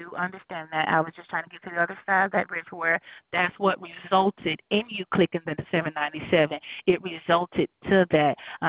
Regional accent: the South, United States; I'm sorry. I'm from the South, sir.

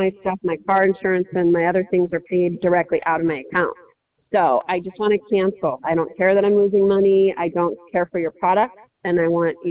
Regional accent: United States; The pair definitely didn't fit me because I'm American, you know, I'm a bigger woman.

